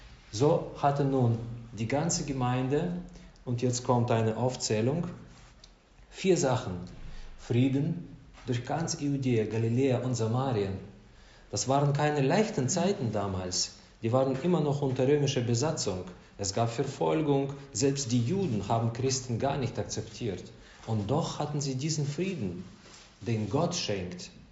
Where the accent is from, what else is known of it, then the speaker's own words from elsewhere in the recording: Russia; German is a second language; Bei uns in Russland war das normal, also gängig, dass der ältere Mann oder Frau, die Frau, die haben Respekt bekommen zum Beispiel.